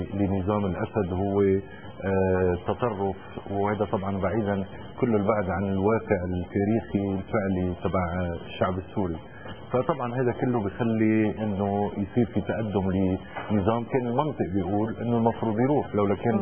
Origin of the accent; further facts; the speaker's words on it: Tripoli, North Governorate, Lebanon; مثل اللي عم نشوفه نحن عندنا بطرابلس